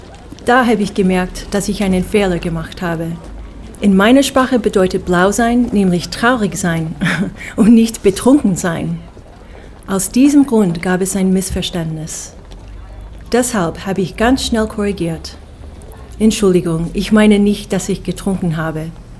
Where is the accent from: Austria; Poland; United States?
United States; Portland, Oregon; German is a second language; moved away as an adult; now in Germany; ich komme aus Portland, Oregon.